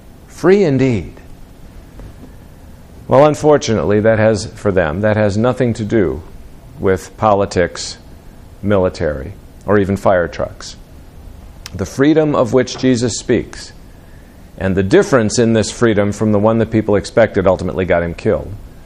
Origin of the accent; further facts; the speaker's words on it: Wisconsin, United States; And one of the coolest things about my hometown is the way they do the 4th of July parade. It's one of the biggest in Wisconsin.